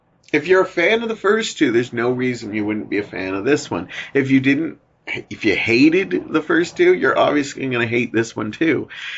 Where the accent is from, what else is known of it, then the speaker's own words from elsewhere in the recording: Hamilton, Ontario, Canada; I didn't know this movie was actually filmed in and around my hometown, Hamilton.